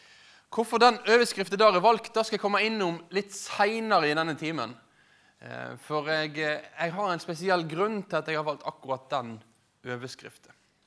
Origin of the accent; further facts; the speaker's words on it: Øygarden, Vestland, Norway; moved away; og vi bor rett her nede i gata. Egentlig kommer jeg fra Øygarden, så det er rett nordvest for Bergen, men jeg har nå de siste 9 årene holdt til her nord.